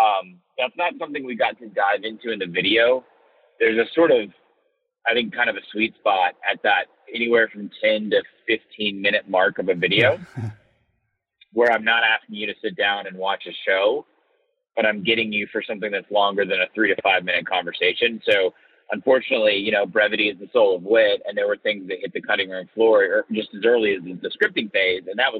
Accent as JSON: {"language": "English", "region": "Georgia", "country": "United States", "said": "I'm originally from Georgia. And when I was growing up, I don't think that Ohio State would be able to do that."}